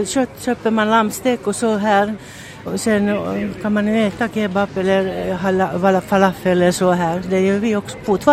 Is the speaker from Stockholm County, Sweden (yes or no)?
yes; Stockholm, Stockholm County, Sweden; Stockholm City är ju fortfarande min hemstad, det är här jag hittar.